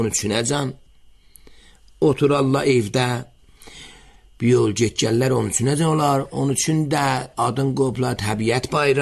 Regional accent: Tabriz, East Azerbaijan, Iran; İndi məsələn, biz Təbrizliyik

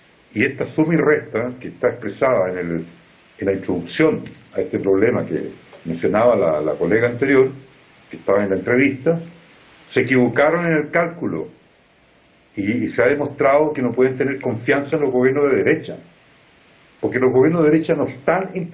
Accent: Chile; nosotros que somos chilenos, que estamos al lado de Argentina

